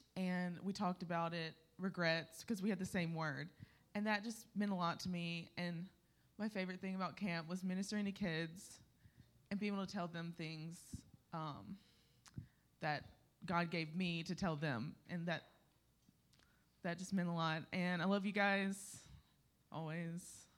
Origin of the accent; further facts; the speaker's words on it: Louisiana, United States; This is like my eighth year and my second year as a counselor here, and I'm from Louisiana, and I come up every year for this camp.